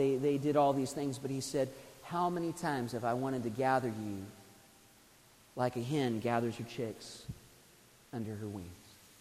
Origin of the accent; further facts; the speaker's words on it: Oregon, United States; now in West Virginia, United States; When I was a kid, I grew up in Eastern Oregon.